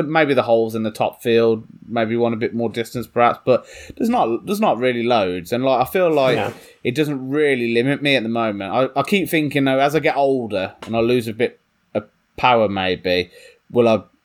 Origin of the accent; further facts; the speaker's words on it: United Kingdom; I'm all right. I'm British. I'm understated.